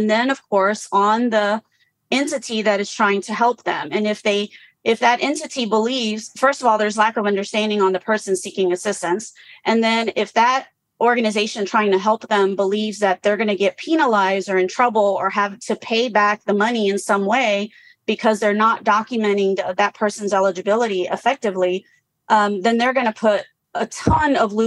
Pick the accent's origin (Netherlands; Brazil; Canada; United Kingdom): Brazil; moved away; My dad died when I was young. We moved here from Brazil.